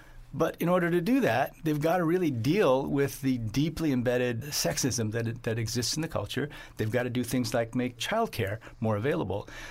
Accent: Iowa, United States; We grew up in Iowa. My father was a dentist, so we were relatively well off compared to most people.

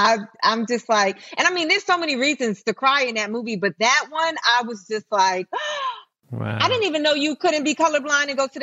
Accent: New York, United States; So like I grew up in New York, right? In New York, you live in skyscrapers and stuff.

